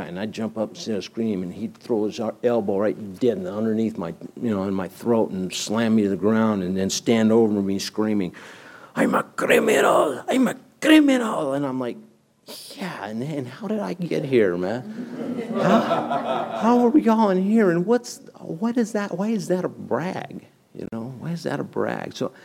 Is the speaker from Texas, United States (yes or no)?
no; Laguna Beach, California, United States; because I come from Laguna Beach, man.